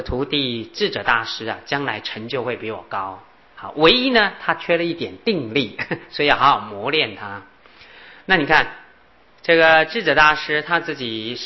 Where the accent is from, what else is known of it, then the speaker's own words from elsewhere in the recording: China; 其实我们中国人呢、思考模式里面呢、都是帝王思想。因为我三四年都没有回国